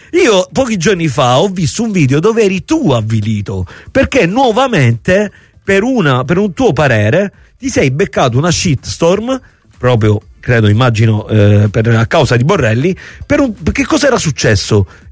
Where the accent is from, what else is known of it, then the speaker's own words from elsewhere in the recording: Reggio Calabria, Calabria, Italy; io sono di Reggio Calabria